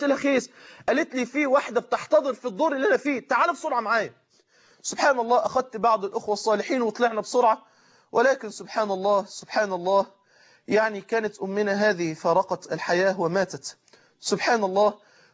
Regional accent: Egypt; قلت له أنا من مصر.

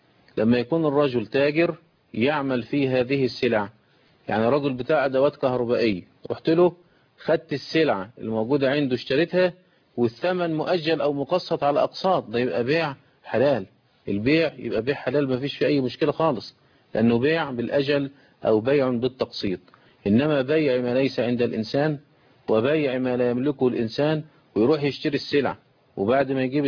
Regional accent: Egypt; يطلب تلاجة زي بيحصل عندنا في مصر

